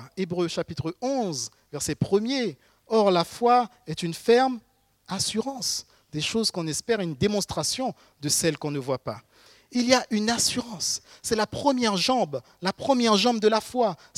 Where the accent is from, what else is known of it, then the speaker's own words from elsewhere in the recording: Haiti; born there; Je suis né en Haïti, dans un village. Mes parents étaient très pauvres.